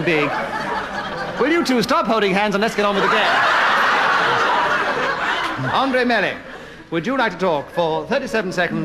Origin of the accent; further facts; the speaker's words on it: Glasgow, Scotland, United Kingdom; born there; Trolley buses in Glasgow are never on time, because I was born in Glasgow. I know Glasgow very well indeed.